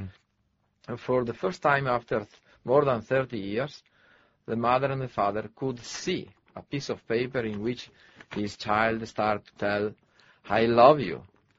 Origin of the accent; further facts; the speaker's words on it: Veneto, Italy; English is a second language; now in China; I am coming from Italy, nearby Venice, a beautiful city.